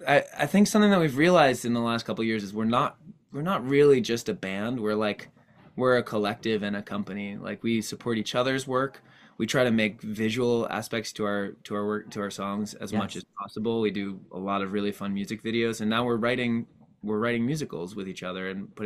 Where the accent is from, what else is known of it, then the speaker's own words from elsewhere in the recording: Earlville, New York, United States; Well, so I grew up in this little town called Earlville.